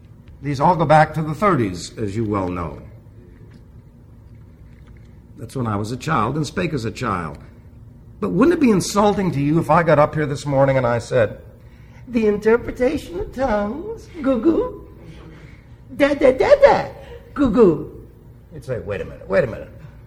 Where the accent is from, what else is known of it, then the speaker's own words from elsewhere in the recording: New York, United States; English is a second language; So I had an accent for many years. Was laughed at. Then I was raised in New York, and so you know the problem there right away. But eventually I learned the language.